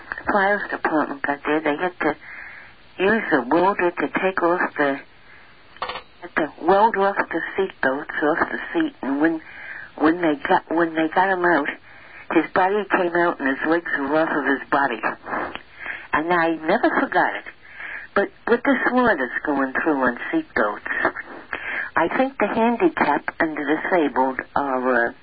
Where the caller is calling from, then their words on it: Port Jefferson, New York, United States; Port Jefferson.